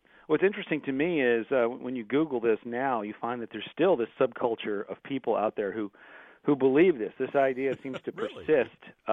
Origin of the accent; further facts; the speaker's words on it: United States; this American voyage that I, as an American, had never even remotely heard of.